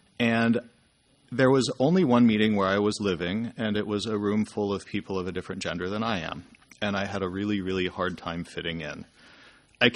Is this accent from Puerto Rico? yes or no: yes; San Juan, Puerto Rico; from San Juan, Puerto Rico.